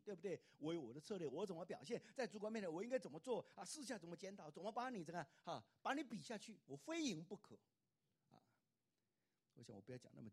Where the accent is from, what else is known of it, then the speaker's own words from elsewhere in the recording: Taiwan; 我是台湾来的学生